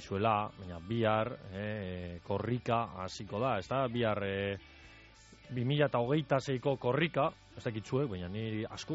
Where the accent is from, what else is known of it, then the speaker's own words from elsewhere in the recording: Basque Country, Spain; eta gu euskaldunak gara.